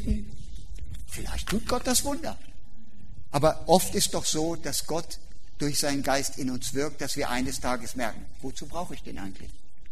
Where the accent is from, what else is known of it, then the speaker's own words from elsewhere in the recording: Germany; In Deutschland, glaube ich, etwas mehr, 8 Minuten, war ich noch stolz, ich bin auch Deutscher.